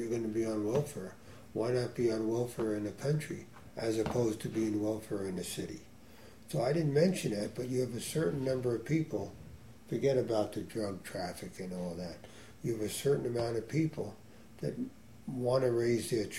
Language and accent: English; Hillsdale, New York, United States; When growing up in Hillsdale, and Hudson would be the same, maybe not to that degree